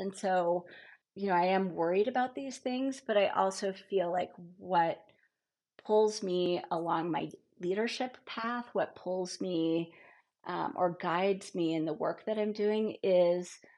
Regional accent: New Mexico, United States; I grew up in New Mexico, so I'm a first generation New Mexican, and New Mexico is at the tail end of the Rocky Mountains.

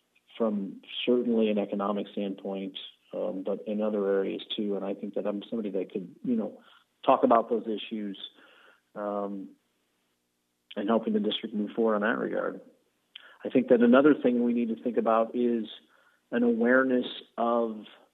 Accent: Quincy, Illinois, United States; now in Morton, United States; I grew up in Quincy. It is in Quincy that I developed, like so many of us in the Midwest, values of hard work, of family, of commitment, of faith

